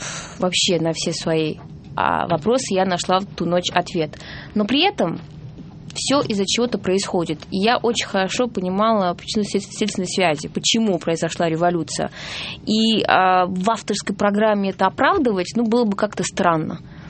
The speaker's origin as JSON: {"language": "Russian", "country": "Georgia", "said": "у меня есть и грузинское гражданство, и российское гражданство, и в первую очередь я грузинка."}